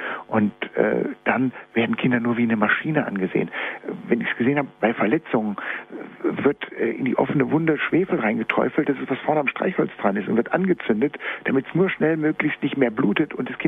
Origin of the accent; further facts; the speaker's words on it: Freiburg, Baden-Württemberg, Germany; ich komme aus Freiburg